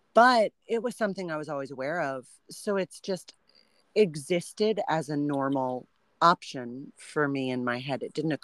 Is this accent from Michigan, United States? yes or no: no; Oregon, United States; Well, I didn't grow up in the South, which you may be able to tell by my lack of accent. I grew up in Oregon, and veganism isn't super new there.